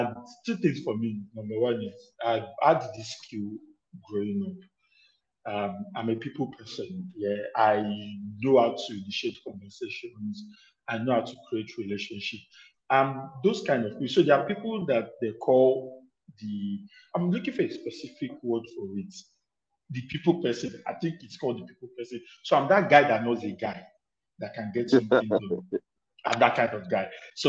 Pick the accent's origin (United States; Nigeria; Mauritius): Nigeria; Yaba, Lagos; I grew up in Yaba. And Yaba, as you know, was the center of tech, as at the time where tech became a big thing in Nigeria, in Lagos, basically.